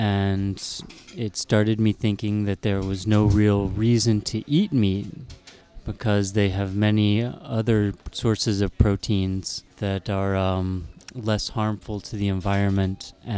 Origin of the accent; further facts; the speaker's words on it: Odessa, Texas, United States; I'm from Odessa, Texas, in the armpit of Texas, if you would.